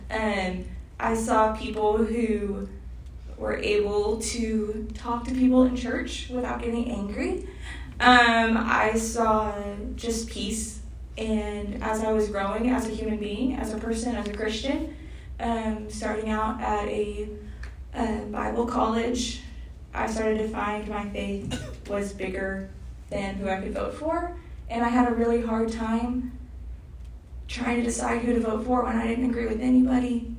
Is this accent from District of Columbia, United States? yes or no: yes; Washington, District of Columbia, United States; also born or lived in Virginia; I grew up in I grew up in Washington, D.C., which did a very, very big number on me, meaning that I only saw the negatives of politics. I grew up in the last Republican county in Virginia, about 40 miles outside of D.C.